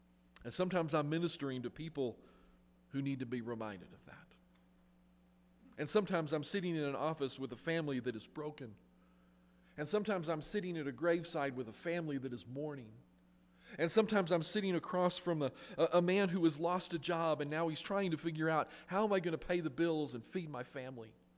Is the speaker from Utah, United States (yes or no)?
yes; Salt Lake City, Utah, United States; I'm from Salt Lake, and we don't have alligators for fish in Utah.